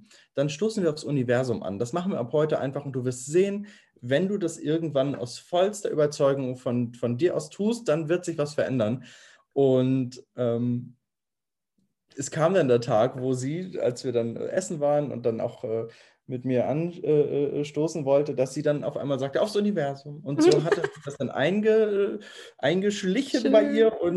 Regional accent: Lübeck, Schleswig-Holstein, Germany; komme ursprünglich aus Lübeck, bin gebürtiger Lübecker

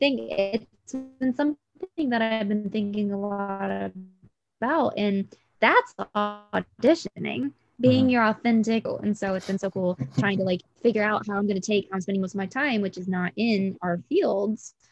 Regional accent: Georgia, United States; So the local high school in my area of town that I grew up in Georgia, right outside of Atlanta, they were doing Annie.

